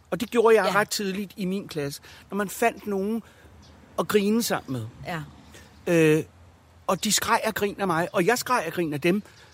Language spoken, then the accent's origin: Danish; Amager, Capital Region of Denmark, Denmark; jeg voksede op ude på Amager.